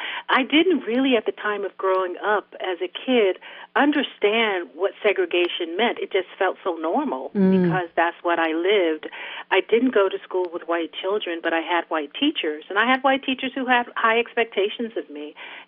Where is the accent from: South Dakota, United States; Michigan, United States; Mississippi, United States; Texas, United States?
Mississippi, United States; Yes, well, I was raised in a small town in the Mississippi Delta